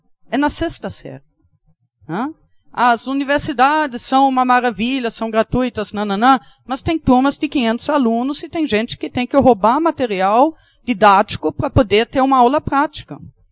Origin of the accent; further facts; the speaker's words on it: Germany; Portuguese is a second language; se alguém sabe eu sou alemã, ele vai perguntar isso